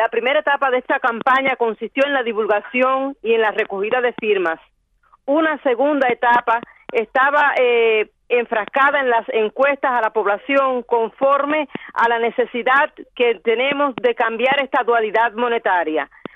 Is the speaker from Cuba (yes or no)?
yes; Cuba; como ciudadanos cubanos